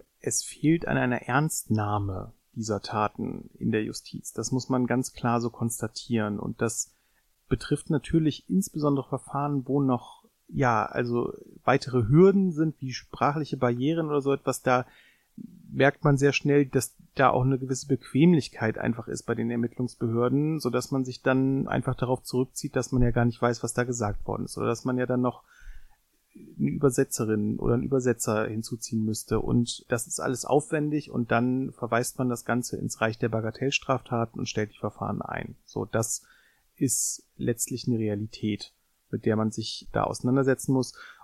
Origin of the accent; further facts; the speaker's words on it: Göttingen, Lower Saxony, Germany; mein Heimatort Göttingen